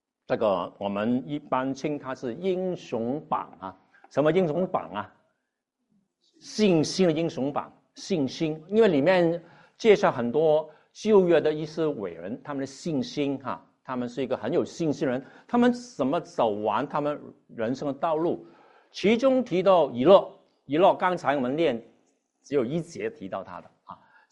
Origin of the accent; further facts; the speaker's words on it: Hong Kong; Chinese is a second language; now in Virginia, United States; 因为当年呢，我是来这边Virginia 从香港过来的哈。我是香港人啊，所以原谅我的普通话不是很正宗的。